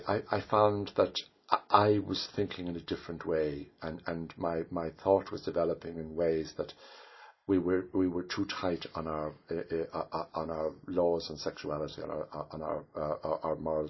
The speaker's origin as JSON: {"language": "English", "town": "Mallow", "region": "County Cork", "country": "Ireland", "tie": "born or raised there", "also_born_or_lived": "County Laois", "said": "I'm from Mallow in County Cork. I can't say I'm a Corkman because I was born in County Leash."}